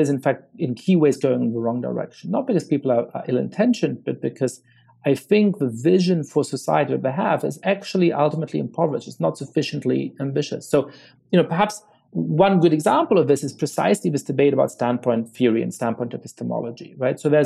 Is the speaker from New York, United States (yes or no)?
yes; New York City, New York, United States; as a black man growing up in New York City, a lot of the times you would experience stop and frisk tactics